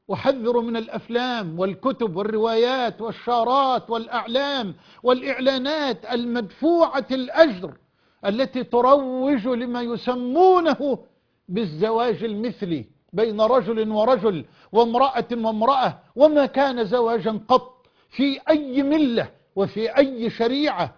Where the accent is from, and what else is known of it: Egypt